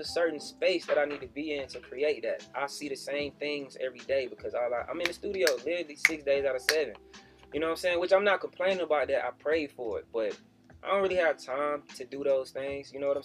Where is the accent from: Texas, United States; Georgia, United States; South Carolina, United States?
South Carolina, United States; Columbia; Now, I would say Columbia in my hometown, man. So, most artists that I know, it's so difficult for them to get their hometown to rock with them. And for whatever reason, my hometown has always rocked with me.